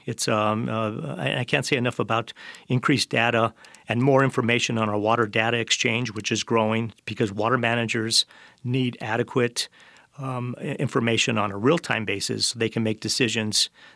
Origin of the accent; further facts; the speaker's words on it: Albuquerque, New Mexico, United States; I'm a native. I was born in Albuquerque, and so yeah, I've been here my whole life, and I've seen it. I've seen it change.